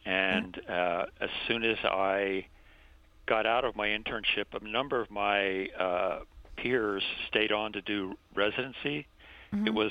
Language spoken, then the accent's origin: English; Pennsylvania, United States; No, I grew up outside of Philadelphia